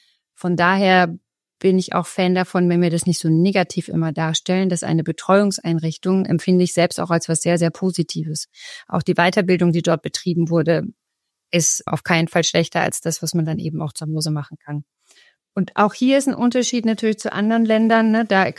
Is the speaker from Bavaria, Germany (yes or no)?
no; Baden-Württemberg, Germany; hier Baden-Württemberg, wo ich herkomme, ganz traditionell